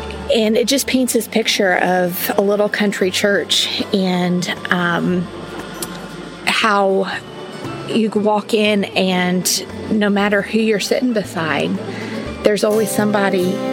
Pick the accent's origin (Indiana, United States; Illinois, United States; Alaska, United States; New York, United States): Indiana, United States; now in Burkesville, United States; I am originally from Indiana, just moved to Burkesville, Kentucky. That has been a big change for us.